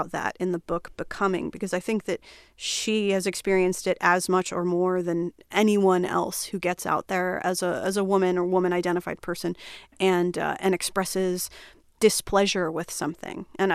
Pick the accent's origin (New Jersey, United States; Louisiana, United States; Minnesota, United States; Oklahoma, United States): New Jersey, United States; Flemington; I grew up in a small town in New Jersey called Flemington. And Flemington is the county seat of Hunterdon County.